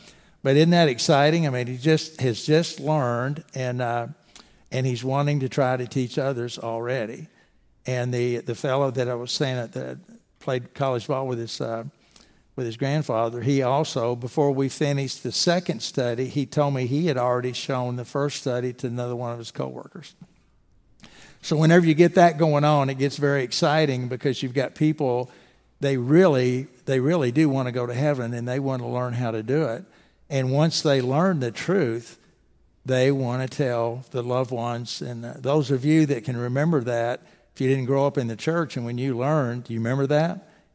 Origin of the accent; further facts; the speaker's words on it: Owensboro, Kentucky, United States; And so I grew up in Owensboro.